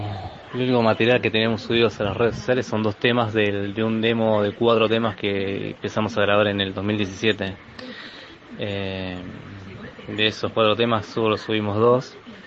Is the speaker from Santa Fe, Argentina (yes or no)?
no; Rafael Castillo, Buenos Aires Province, Argentina; la banda es oriunda de Rafael Castillo, porque somos todos los integrantes somos de Rafael Castillo. Es zona este de Buenos Aires, para los que no conocen.